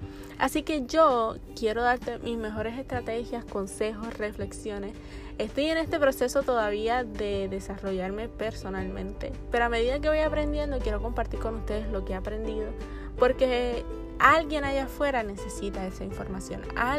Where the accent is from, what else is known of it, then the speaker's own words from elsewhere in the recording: Puerto Rico; tengo 21 años y soy de Puerto Rico.